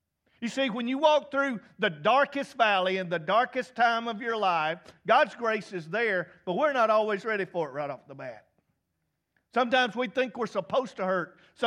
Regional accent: Georgia, United States; You know, I root for the home team because I'm from Georgia.

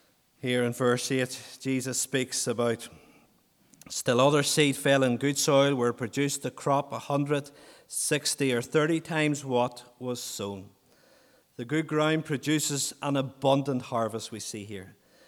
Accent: Northern Ireland, United Kingdom; I grew up in County Armagh. I grew up among very civil and respectable Unionist men.

